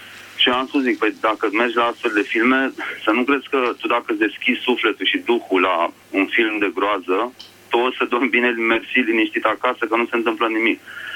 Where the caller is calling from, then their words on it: Bucharest, Romania; vă sunt din București.